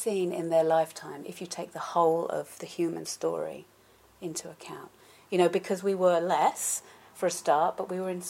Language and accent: English; London, United Kingdom; I don't live in a city. I grew up in London, but I don't live in a city anymore.